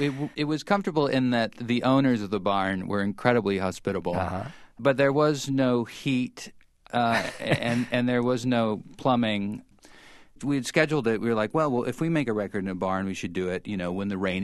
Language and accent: English; Helena, Montana, United States; born or raised there